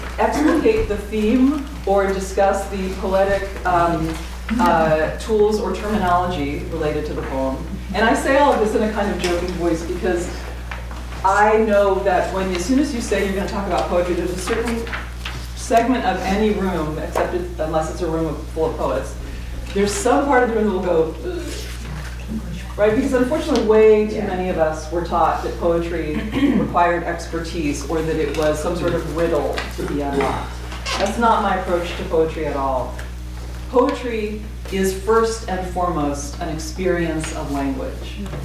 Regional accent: Seattle, Washington, United States; so I'm from Seattle, and you may or may not know that the Pacific Northwest is the most unchurched part of the United States

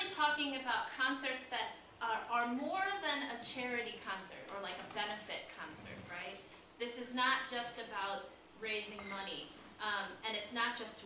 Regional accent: West Chester, Pennsylvania, United States; I really grew up outside of Philly in Westchester, Pennsylvania.

